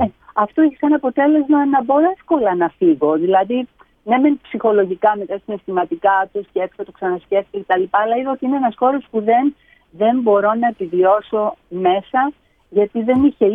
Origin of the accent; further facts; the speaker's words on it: Athens, Attica, Greece; born there; Ναι, γεννήθηκα στην Αθήνα.